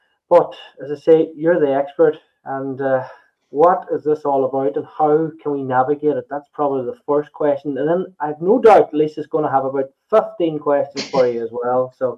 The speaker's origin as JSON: {"language": "English", "region": "County Donegal", "country": "Ireland", "said": "Now, I'm from Donegal"}